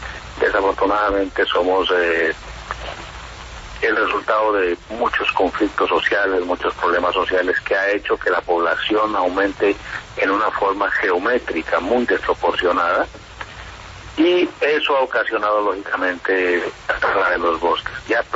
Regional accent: Mocoa, Putumayo, Colombia; Yo soy de aquí de Mocoa, nací en este pueblo, crecí en él, me desempeñé como médico aquí, ya soy pensionado

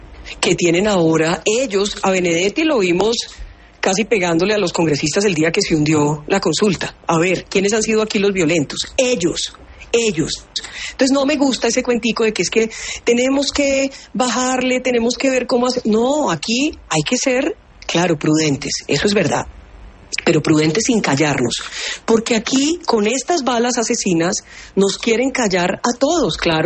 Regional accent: Colombia; Aquí somos millones los colombianos que de verdad queremos sacar este país adelante.

